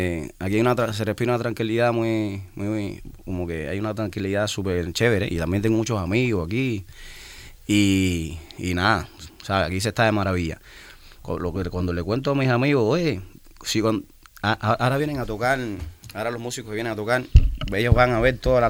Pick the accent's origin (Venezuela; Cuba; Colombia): Cuba; No, ahí en Cuba, tú sabes, lo de los barcos, no cogemos muchos barcos ahí